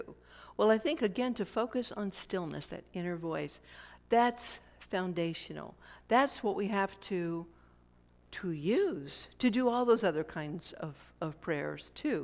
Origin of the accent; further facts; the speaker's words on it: St. Louis, Missouri, United States; also born or lived in Illinois; You know, I was born in Illinois, raised in St. Louis, for heaven's sakes, you know.